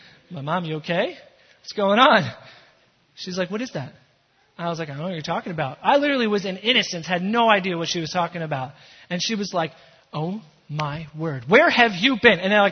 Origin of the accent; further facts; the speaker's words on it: Philadelphia, Pennsylvania, United States; So my friends and I, we grew up in Philadelphia, you know.